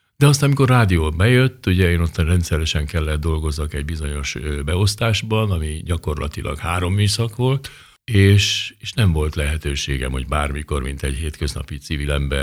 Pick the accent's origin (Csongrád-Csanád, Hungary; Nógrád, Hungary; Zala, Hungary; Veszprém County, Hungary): Zala, Hungary; Keszthely; gyerekkoromban ott nőttem fel a vízparton, a szüleimnek 200 méterre a víztől volt a házuk, ahol én fölnőttem. Keszthelyen nagyon szép környezetben